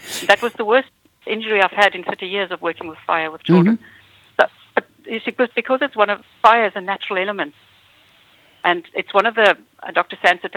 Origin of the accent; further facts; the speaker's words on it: South Africa; I grew up in South Africa where the temperature gets as hot. Air conditioning hadn't really been invented in those days. Now I'm giving away my age.